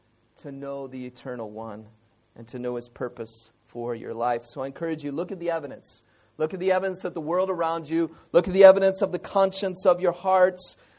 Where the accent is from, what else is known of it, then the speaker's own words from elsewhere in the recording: United States; I'm the pastor of CBIBC. I live down the street. I come from America.